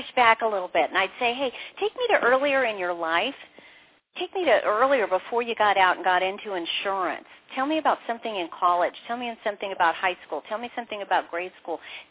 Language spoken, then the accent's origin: English; Maine, United States; born there; also born or lived in Nebraska; I was born in Maine, so I can talk about the fall colors. You know, I lived in Nebraska, of all places